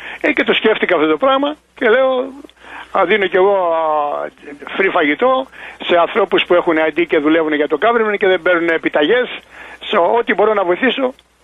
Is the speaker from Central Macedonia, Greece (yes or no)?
no; Kyparissia, Peloponnese, Greece; τους λέω ότι είμαι pure Greek, 100% Έλληνας. Ξέρουν την περιοχή, δεν ξέρουν την Κυπαρισία, ας πούμε, το χωριό, ξέρουν την Καλαμάτα